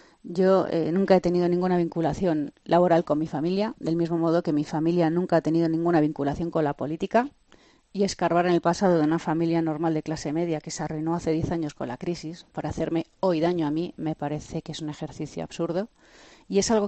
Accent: Community of Madrid, Spain; porque los madrileños, ante todo, somos españoles.

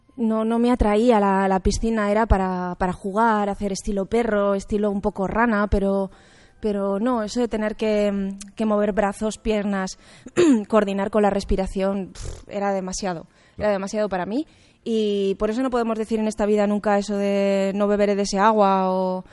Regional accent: Aragon, Spain; soy maña, ¿sabes? Soy maña y soy defensora de la rasmia

